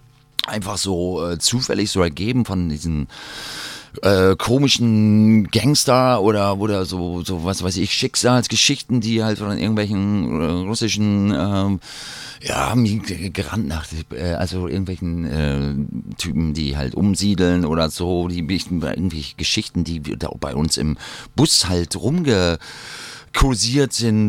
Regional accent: Salem, Oregon, United States; German is a second language; also born or lived in Portland; Aus Oregon bin ich aufgewachsen, genau. Star Oregon, Salem, Oregon, die kleine Hauptstadt da.

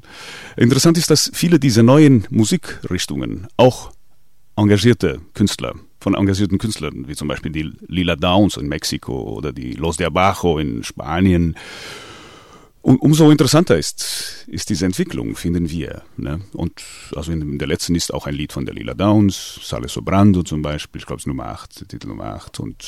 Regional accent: Portugal; Ich bin ja Portugiese, ne?

